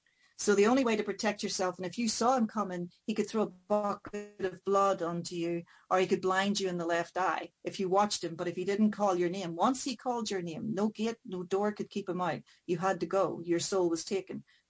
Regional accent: Ireland; because as the Irish, we always talk about carrying death on our hip, you know, it stays with us.

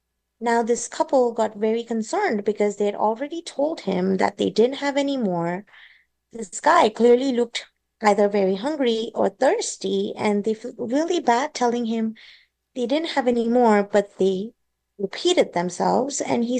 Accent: India; So I grew up in India, being raised by both my grandparents and my single mother.

